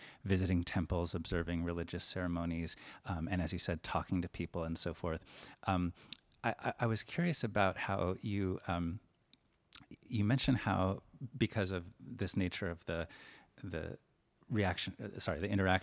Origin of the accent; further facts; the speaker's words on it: United States; as an American, it's amazing to me to think